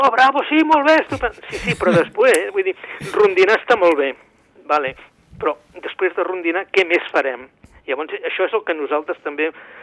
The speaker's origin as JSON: {"language": "Catalan", "town": "Vilanova", "region": "Catalonia", "country": "Spain", "said": "jo sóc de Vilanova, però sí. Per coses familiars, entre setmana estic a Manresa."}